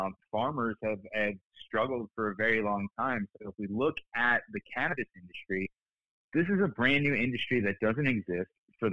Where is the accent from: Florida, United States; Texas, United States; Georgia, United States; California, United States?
Florida, United States; when I meet somebody in the country and they ask me where I'm from and I say I'm from South Florida